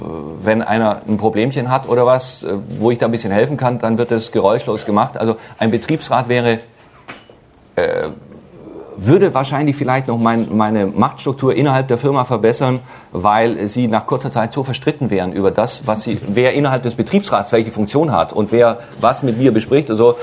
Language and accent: German; Baden-Württemberg, Germany; Und ich als Schwabe habe damit gar nichts am Hut.